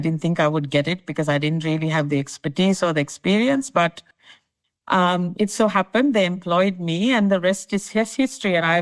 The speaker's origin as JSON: {"language": "English", "country": "Sri Lanka", "tie": "born or raised there", "moved": "as an adult", "said": "I was born in Sri Lanka. I studied up to my secondary school in Sri Lanka."}